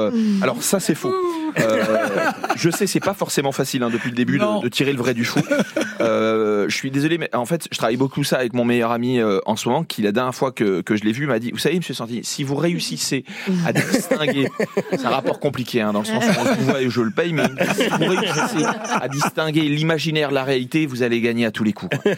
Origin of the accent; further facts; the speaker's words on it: Corsica, France; j'ai grandi en Corse.